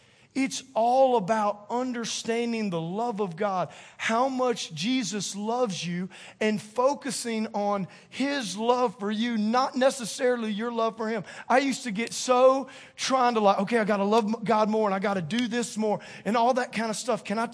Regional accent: Louisiana, United States; That's if I pastored in Boston. Psalm 130. But I'm a Cajun.

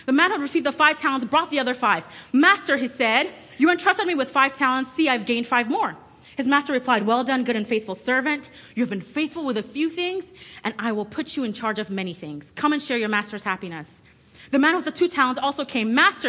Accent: Nigeria; moved away; As you all know, I'm from Nigeria, and this really resonates with me because I've seen it happen.

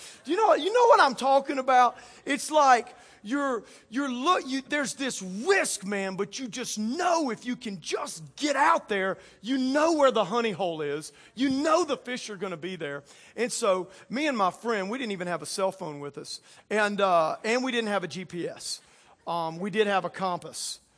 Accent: Louisiana, United States; I grew up in South Louisiana, and one of my favorite fishing spots was where the mouth of the Mississippi River emptied out into the Gulf of Mexico

